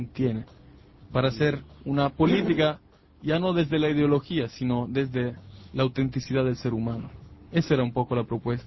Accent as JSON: {"language": "Spanish", "country": "Italy", "second_language": "Spanish", "moved": "yes", "lives_now": "Nicaragua", "said": "Y soy italiano y desde hace 3 años vivo en Nicaragua."}